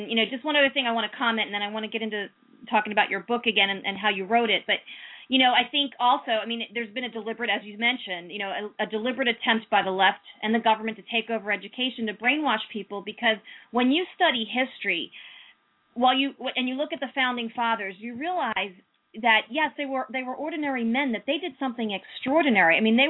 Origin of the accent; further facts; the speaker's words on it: United States; I mean, I've seen it firsthand myself as an American, and certainly have participated in similar things.